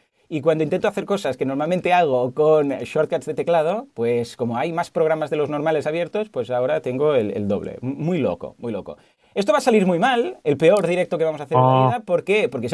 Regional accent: Catalonia, Spain; somos catalanes y tenemos que ahorrar.

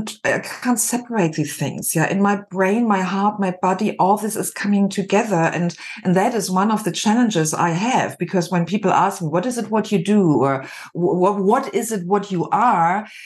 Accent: Germany; As a child, I grew up in Germany as a single child with parents who were quite late when they had me.

